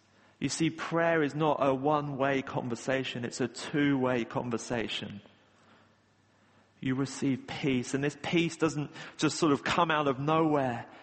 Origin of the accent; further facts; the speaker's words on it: Patcham, South East England, United Kingdom; I grew up in Patcham, and Patcham's a nice place, I think. I don't know what it's like now. Probably not great since I left.